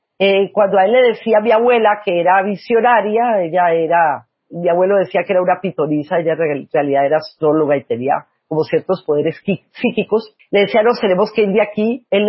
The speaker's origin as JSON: {"language": "Spanish", "country": "Colombia", "tie": "born there", "said": "yo tuviera que irme por el hecho de ser judía y yo diría, bueno, pero si yo nací en Colombia, ¿yo por qué me tengo que ir de mi país?"}